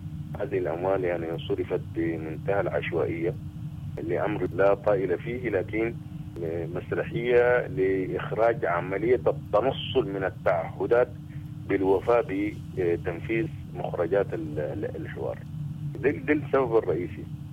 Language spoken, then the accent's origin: Arabic; Sudan